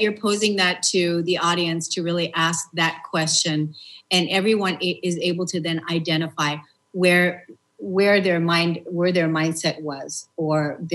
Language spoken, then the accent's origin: English; Germany; when I grew up in Germany, and my mother was a single mother